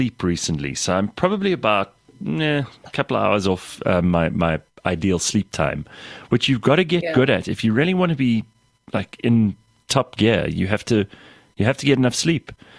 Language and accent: English; South Africa; Sometimes they're good things and they make you feel good about being South African. Sometimes they're bad things and they make you wonder if it is a good thing to be a South African.